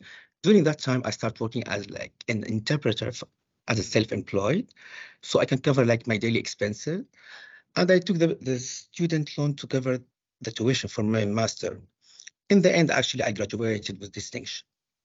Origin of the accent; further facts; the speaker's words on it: Damascus, Damascus Governorate, Syria; Well, I'm Syrian from Damascus, which is the capital city.